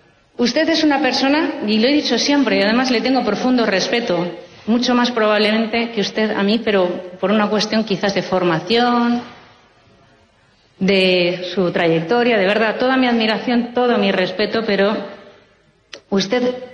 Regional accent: Madrid, Community of Madrid, Spain

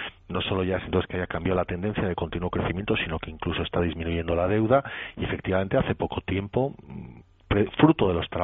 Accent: Bilbao, Basque Country, Spain; Soy de Bilbao, soy del Athletic Bilbao

